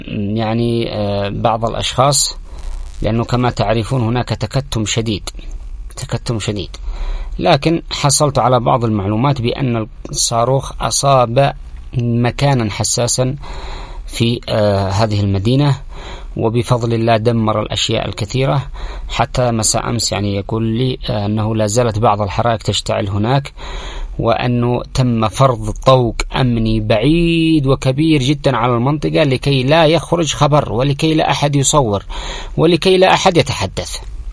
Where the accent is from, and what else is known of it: Yemen